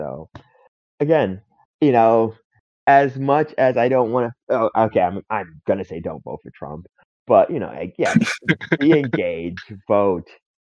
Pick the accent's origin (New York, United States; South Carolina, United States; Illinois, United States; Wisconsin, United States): New York, United States; You know, as a New Yorker, you often hear your vote don't matter.